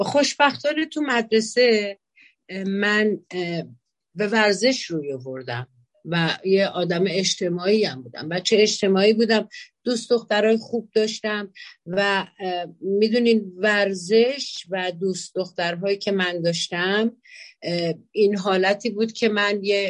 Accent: England, United Kingdom; also born or lived in Karachi, Pakistan; now in Houston, United States; من از یک طبقه متوسط پاکستانی در کاراچی به دنیا اومدم. در سن 7 سالگی مثل خیلی بقیه پاکستانی ها با خانوادمون رفتیم به لندن، به انگلستان. اونجا من رفتم به مدرسه شبانه روزی. از 7 سالگی تا 18 سالگی ما در شبانه روزی در انگلستان گذروندم.

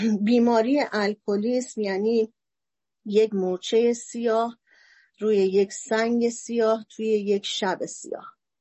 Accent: Mashhad, Razavi Khorasan, Iran; در ضمن من اهل کرمانشاه نیستم متاسفانه و حالا خوشبختانه اهل مشهد هستم

